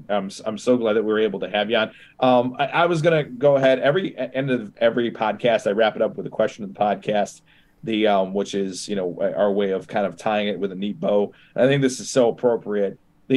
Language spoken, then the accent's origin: English; Chicago, Illinois, United States; We're from Chicago, massive Mexican population here.